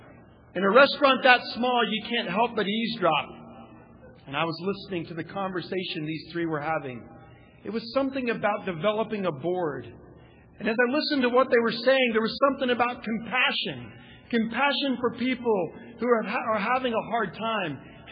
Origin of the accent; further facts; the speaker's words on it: Texas, United States; She said, it's hot. I said, I'm from Texas. That really didn't help me.